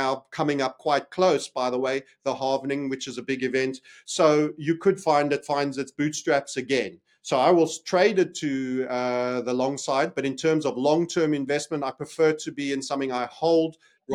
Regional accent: South Africa; as a South African, I know there's a lot of blood gold being scraped out the ground

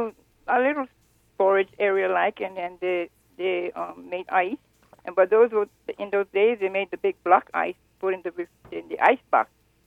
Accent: Kohala, Hawaii, United States; But most of the time when I remember growing up in Kohala and then we moved here on this side of the island

